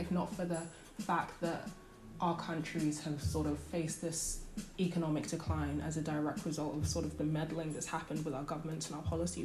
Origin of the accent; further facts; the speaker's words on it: Harlesden, London, United Kingdom; now in Watford, United Kingdom; I'm a British-born Nigerian, currently living in Watford, although I originally lived in Harleston, in London. And my family is from Edo State in Nigeria, and on my mum's side we are Benin, and then on my dad's side we're mainly Ishan.